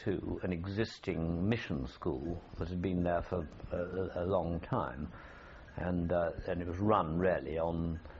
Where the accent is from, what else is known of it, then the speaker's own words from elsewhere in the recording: Kolkata, West Bengal, India; born there; because he was in Calcutta, I was born in Calcutta.